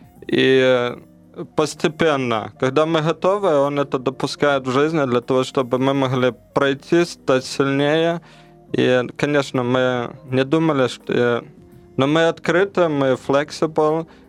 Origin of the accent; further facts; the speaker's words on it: Ukraine; now in Papua New Guinea; что наш дом — это Папуа-Новая Гвинея. Мы себя уже чувствуем папуасами. И когда мы возвращаемся в Украину, мы с Украины, мы чувствуем себя уже некомфортно, чувствуем